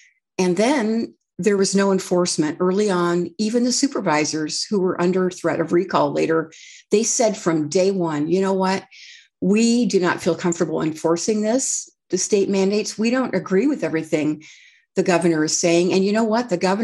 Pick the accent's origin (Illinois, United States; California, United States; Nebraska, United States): California, United States; Redding; So when I grew up in Reading, it was a heavily Democrat sided community because we had unions and we had sawmills and jobs.